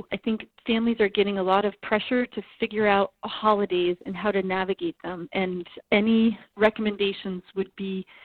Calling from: Cumberland, Maine, United States; I'm calling from Cumberland, Maine.

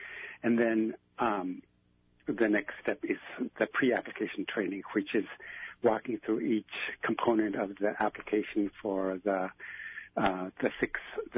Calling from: Anchorage, Alaska, United States; I am calling from Dena'ana Land in Anchorage, Alaska.

